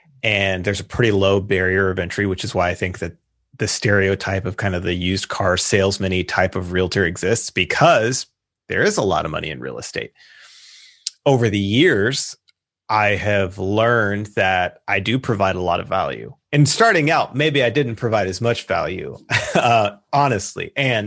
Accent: the South, United States; growing up in the South, and I wasn't raised in like all that conservative of a home, but being in the South in kind of somewhat Christian circles

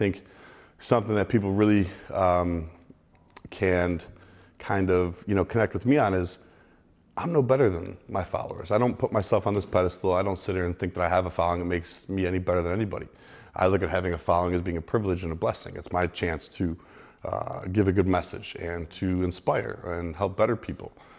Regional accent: Chicago, Illinois, United States; Hey, kid, where are you from? And I'm like, Jay Cutler, Mr. Olympia, like, oh my God, I'm from Chicago.

